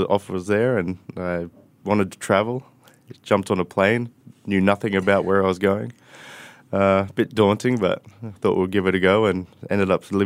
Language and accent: English; Australia; I think that's kind of stems from, like you said, being Australian. I had to have beetroot on my menu somewhere.